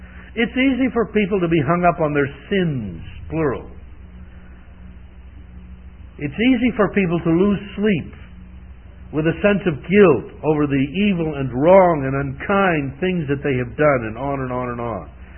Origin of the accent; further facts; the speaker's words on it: Missouri, United States; By the way, I grew up in Missouri. It's probably apparent in my speech.